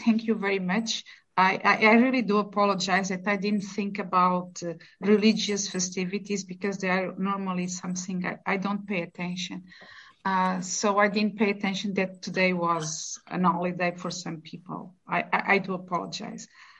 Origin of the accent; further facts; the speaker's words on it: Mozambique; I was born in Mozambique, where my father was born and where my daughter was born and my grandson was born.